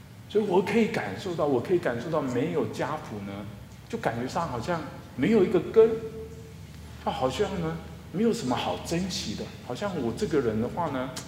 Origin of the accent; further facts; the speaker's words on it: Tainan, Taiwan; 我老家在台南，就在台南的火车站里头呢